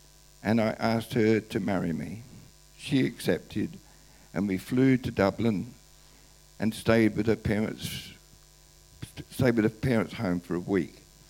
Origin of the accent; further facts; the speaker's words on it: London, United Kingdom; born there; I was born in Lambeth, London, in 1946. After the war. My mother was born in Dublin and my father was born in London.